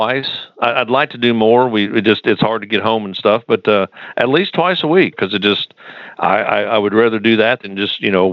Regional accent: Pittsfield, Illinois, United States; I'm a Texan by choice. I grew up just north of St. Louis. And we were from the pork capital of the world. So we cooked whole hogs.

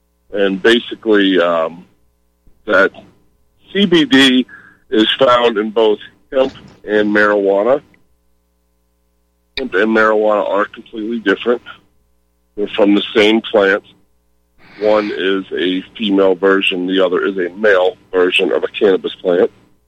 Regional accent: New Orleans, Louisiana, United States; I'm in Denver, but I am from New Orleans.

